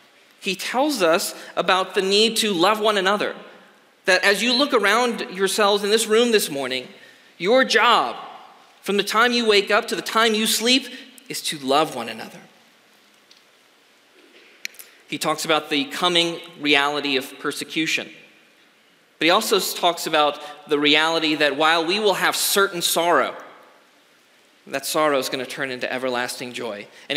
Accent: Texas, United States; I grew up on the Gulf Shores of South Texas, and I think troubled hearts aren't a lot different from the sand on the seashore.

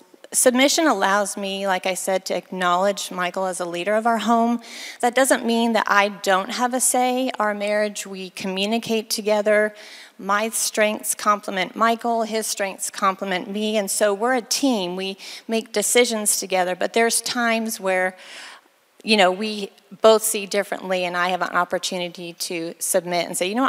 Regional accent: Philippines; I grew up in the Philippines as an MK

